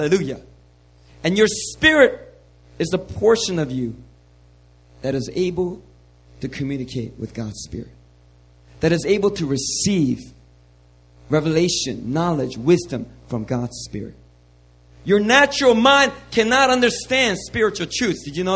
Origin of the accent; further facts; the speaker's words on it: Philadelphia, Pennsylvania, United States; when I was growing up in Philadelphia